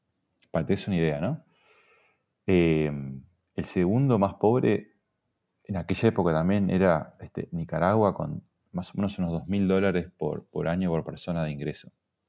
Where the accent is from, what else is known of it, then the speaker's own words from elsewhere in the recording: Uruguay; moved away as an adult; nos vinimos al interior de Uruguay. Después de casi 15 años afuera, yo soy uruguayo, y fue por la familia.